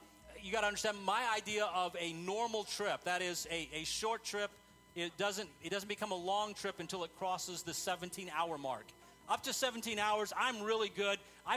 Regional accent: El Paso, Texas, United States; take them down to my hometown of El Paso, Texas, and across the border to Juarez.

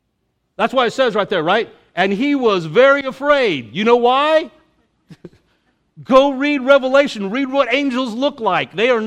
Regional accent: El Paso, Texas, United States; we grew up in El Paso, man.

